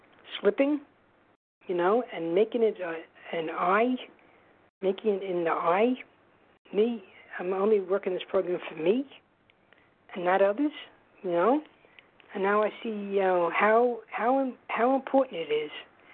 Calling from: New York, United States; from New York, Eastern Standard Time.

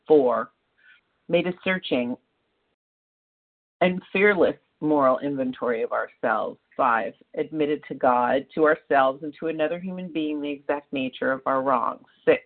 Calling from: Santa Monica, California, United States; I'm calling from Santa Monica, California.

